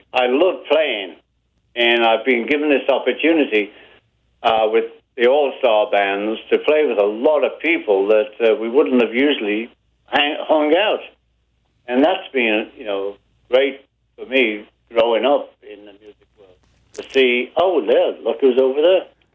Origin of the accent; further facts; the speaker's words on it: Liverpool, North West England, United Kingdom; We're from Liverpool. We can shout, too.